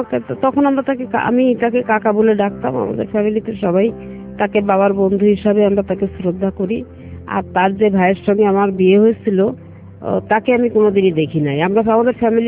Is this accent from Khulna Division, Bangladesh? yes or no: yes; Jessore, Khulna Division, Bangladesh; আমার বাবা ছিলেন একজন সরকারি কর্মকর্তা। আমার ছোটবেলাটা, আমার জন্মস্থান খুলনাতে, এবং আমি কিছুটা সময় খুলনাতেই মানুষ হই। এরপরে বাবার চাকরির সূত্রে আমরা যশোরে আসি।